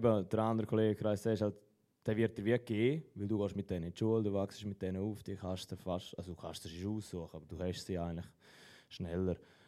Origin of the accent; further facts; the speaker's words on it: Switzerland; ich sage, als Schweizer 1-1.